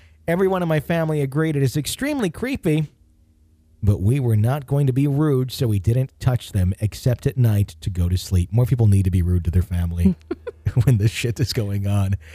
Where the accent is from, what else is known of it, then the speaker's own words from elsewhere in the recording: California, United States; I'm from Southern California, but this one time was my one trip to Canada visiting extended family.